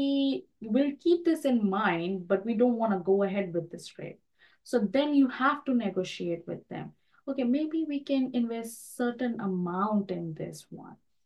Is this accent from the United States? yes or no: no; India; English is a second language; moved away; Well, other one is from my home country, Bombay Stock Exchange.